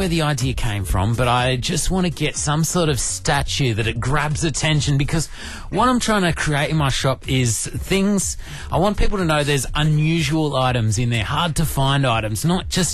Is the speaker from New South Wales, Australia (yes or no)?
yes; Yarramalong, New South Wales, Australia; where I grew up in Yarramalong on the Central Coast